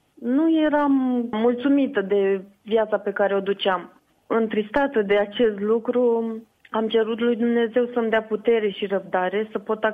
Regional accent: Constanța, Constanța County, Romania; Nu, eram din Constanța și totul mi se părea altfel în București.

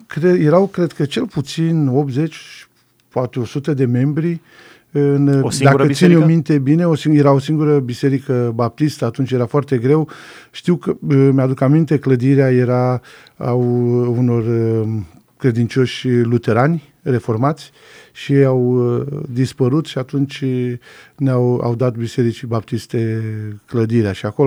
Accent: Drobeta-Turnu Severin, Mehedinți County, Romania; sunt născut și crescut la Turnu Severin, iar după armată am rămas în București și aveam 19 ani

